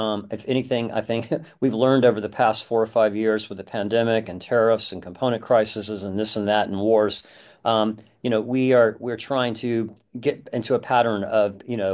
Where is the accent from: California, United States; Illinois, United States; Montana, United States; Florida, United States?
California, United States; San Francisco; our company in San Francisco, my hometown, that makes synthesizers.